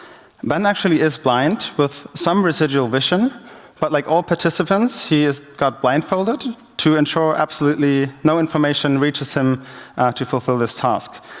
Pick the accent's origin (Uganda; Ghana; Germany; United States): Germany; Cologne, North Rhine-Westphalia; I'm from Cologne, first of all